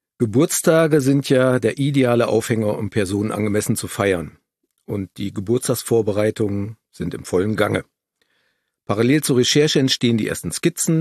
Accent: Lower Saxony, Germany; Wir kommen ja aus der Nähe von Osnabrück

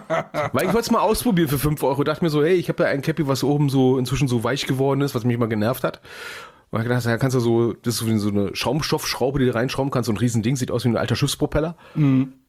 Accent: Berlin, Germany; born there; ich als gebürtiger Berliner

